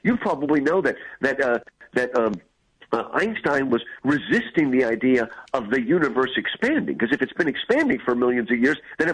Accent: New Jersey, United States; also born or lived in New York; I grew up in New Jersey, New York, the word chutzpah, okay?

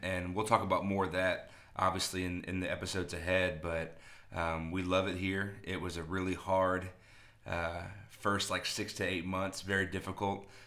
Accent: Orlando, Florida, United States; also born or lived in Dallas; We grew up in Florida. I'm from Orlando, the Disney World area.

